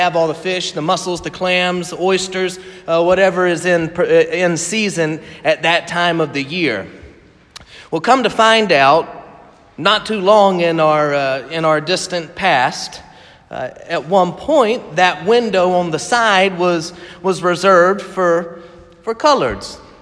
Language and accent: English; Conway, South Carolina, United States; want to tell a quick story about growing up in South Carolina, and I may have shared this with some of you before, but in the town of Conway, there's the fish market.